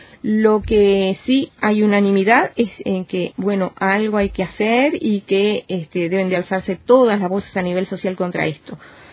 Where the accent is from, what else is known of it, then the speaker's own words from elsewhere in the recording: Uruguay; nos duele como cristianos, como uruguayos y en particular en lo personal como mujer